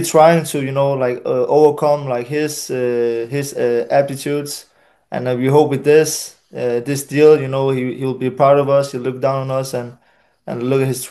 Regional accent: Denmark; It's different, when you're growing up and getting raised

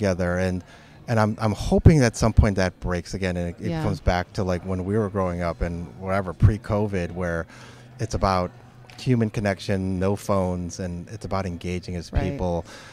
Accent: Chicago, Illinois, United States; also born or lived in California / New York / Toronto / England; So I grew up in Chicago, but I've lived in California, New York, Toronto, England, and now I live in Southern California.

